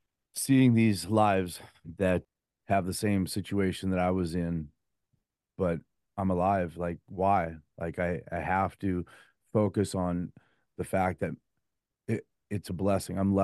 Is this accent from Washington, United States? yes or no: yes; Bellevue, Washington, United States; I grew up in Bellevue, Washington. Great mom and dad and brother and sister, good upbringing, tiny church school